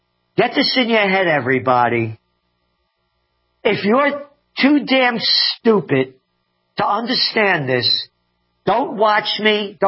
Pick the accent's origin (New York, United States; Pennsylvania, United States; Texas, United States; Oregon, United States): New York, United States; Bronx; also born or lived in Yonkers; The kid growing up in the Bronx and Yonkers, all over the place, different ones.